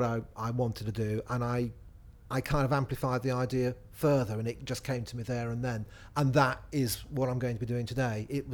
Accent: Nottingham, East Midlands, United Kingdom; I'm 47 years old and I'm from Nottingham.

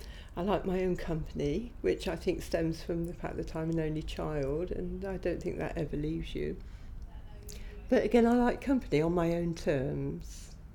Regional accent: Banbury, South East England, United Kingdom; I'm actually come from Banbury, which is a much bigger town. I'm a bit of a city girl.

